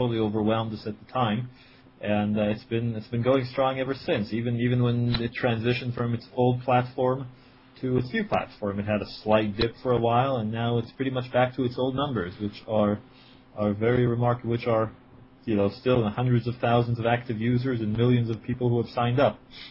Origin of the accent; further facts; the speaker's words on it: Israel; moved away as an adult; now in United States; I'm from Israel. … I was born in Israel, and I grew up there, and I came to the United States, California, to get, to study for my PhD in history of science, and that was, amazingly enough, already almost 18 years ago